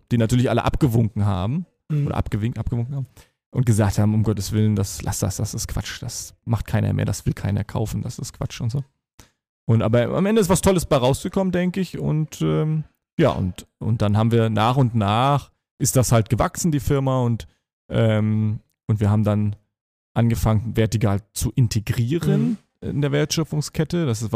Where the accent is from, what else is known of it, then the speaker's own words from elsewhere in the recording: Rügen, Mecklenburg-Vorpommern, Germany; Also ich bin auf Rügen geboren und aufgewachsen.